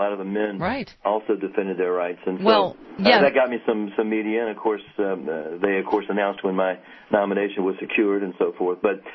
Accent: Richmond, Virginia, United States; I live here in the 7th District and have all my life. I was born and raised in Churchill and Highland Park, which are not known as the high socioeconomic parts of town. So I've been here. Mm-hmm. I'm a native of Richmond.

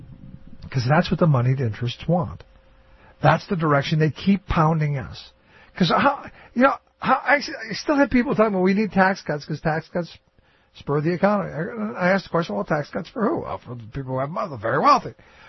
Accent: Cleveland, Ohio, United States; I remember growing up in Cleveland in the 80s

